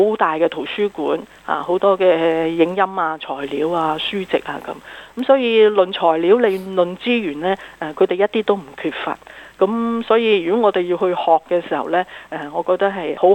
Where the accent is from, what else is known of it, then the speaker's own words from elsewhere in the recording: China; 呢樣嘢係同我哋中國人有關嘅。